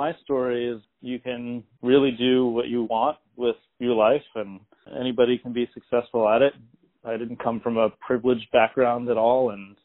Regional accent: Dundalk, Maryland, United States; I grew up in Maryland, born in an area called Dundalk. I don't know how familiar you are with Maryland. Kind of like the southeastern corner just outside of Baltimore City.

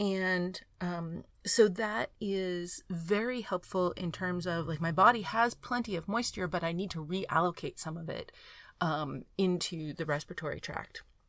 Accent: the South, United States; growing up in the South, we ate a lot.

